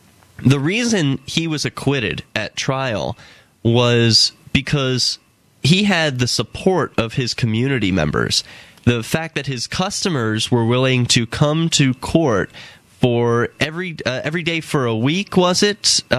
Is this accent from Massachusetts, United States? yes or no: no; Philadelphia, Pennsylvania, United States; now in Keene, United States; I'm from Philadelphia originally. Now that I'm up in Keene, New Hampshire, it's much more fertile soil to work with.